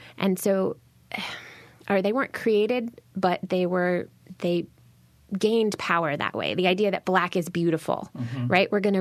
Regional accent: Seattle, Washington, United States; But I grew up in Seattle, and I attended a high school that was racially diverse on paper

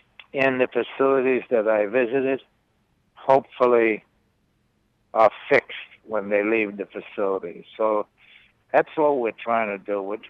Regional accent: United States; I want you to understand that I am an American. Foremost is the word American.

